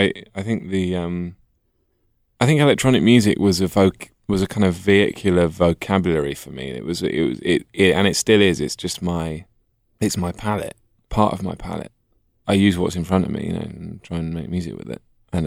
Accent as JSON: {"language": "English", "region": "England", "country": "United Kingdom", "said": "but as a as an Englishman, I suppose I have to."}